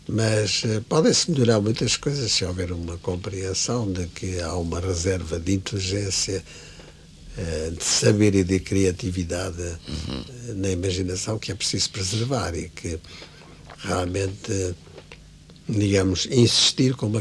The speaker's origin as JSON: {"language": "Portuguese", "region": "Lisbon", "country": "Portugal", "tie": "born or raised there", "also_born_or_lived": "Paris, France", "said": "criei muito mais interesse pelas coisas lisboetas, de Lisboa, que é a minha terra, depois de passar uns anos em Paris"}